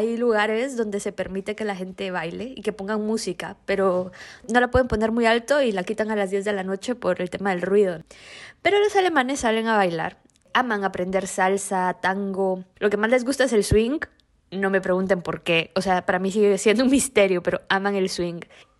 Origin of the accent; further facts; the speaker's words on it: Guatemala; now in Spain; Y cuando estaba ya en España, yo soy de Guatemala, y me mudé a España en 2010.